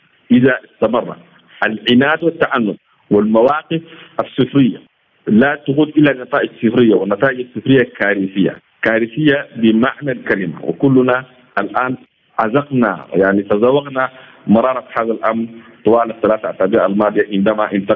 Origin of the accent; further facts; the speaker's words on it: Sudan; هذا هو الحل الوحيد الذي يمكننا كسودانيين كقوة سياسية كقوة فاعلة أن نذهب بالسودان نحو الاستقرار